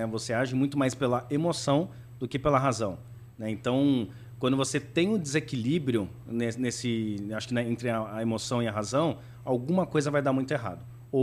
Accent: São Paulo, Brazil; born there; De fato, eu nasci aqui em São Paulo, né, meus pais também

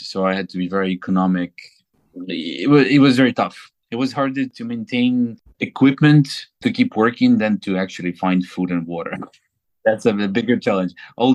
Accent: Ukraine; especially in Ukraine, because it's my home country.

